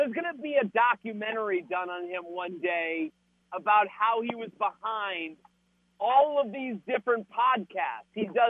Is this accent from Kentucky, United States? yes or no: no; Boston, Massachusetts, United States; I'm from Boston. EEI is in my childhood.